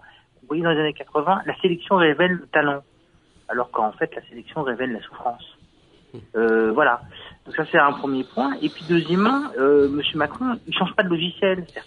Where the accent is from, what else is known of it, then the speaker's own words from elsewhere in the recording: France; on consomme, nous, en tant que Français, hein, les ressources